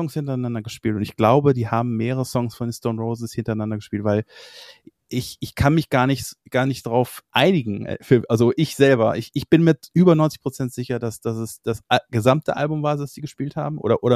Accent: Meerbusch, North Rhine-Westphalia, Germany; Ich komme halt aus Meerbusch.

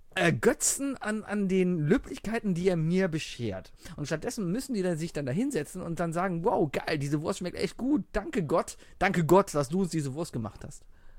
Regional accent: Cologne, North Rhine-Westphalia, Germany; Ich komme aus Köln-Mauenheim. Das ist der kleinste Stadtteil von Köln. Und das ist schon eigentlich wie ein Dorf.

